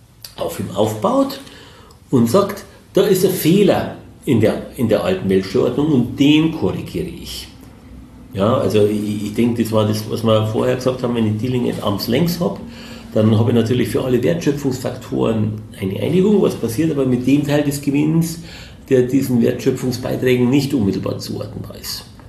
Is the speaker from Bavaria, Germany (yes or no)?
yes; Munich, Bavaria, Germany; Als Münchner